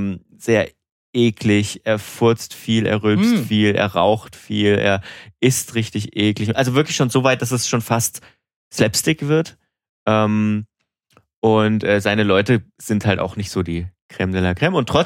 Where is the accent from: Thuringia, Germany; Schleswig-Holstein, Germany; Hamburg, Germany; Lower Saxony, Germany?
Thuringia, Germany; Bei uns zu Hause in Thüringen.